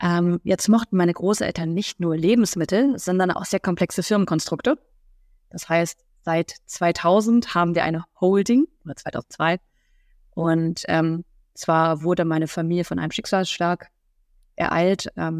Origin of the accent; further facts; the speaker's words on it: Korbach, Hesse, Germany; ich komme ja aus der Metropole Korbach